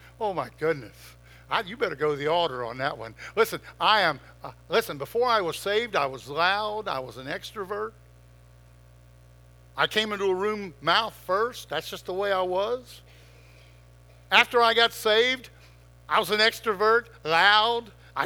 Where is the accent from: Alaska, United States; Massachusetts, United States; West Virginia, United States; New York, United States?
West Virginia, United States; I'm from West Virginia, and every once in a while I got to break it down.